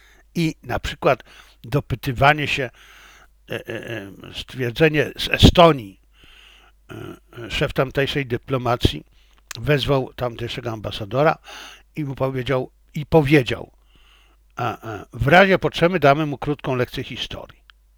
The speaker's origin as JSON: {"language": "Polish", "country": "China", "said": "Chciałem, jako że ja jestem Chińczykiem, więc oczywiście będę bronił stanowiska chińskiej dyplomacji"}